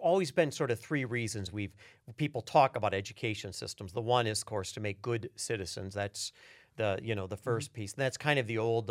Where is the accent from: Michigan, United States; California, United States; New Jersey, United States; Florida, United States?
Michigan, United States; Kalamazoo; When I grew up in Kalamazoo, they made the best guitars and, you know, the best car, you know, chassis and transmissions and fishing rods.